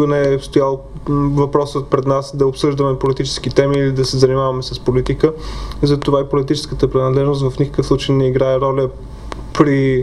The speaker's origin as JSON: {"language": "Bulgarian", "town": "Burgas", "region": "Burgas Province", "country": "Bulgaria", "tie": "born or raised there", "said": "за мен Бургас е притегателна точка. Не само защото е моят роден град"}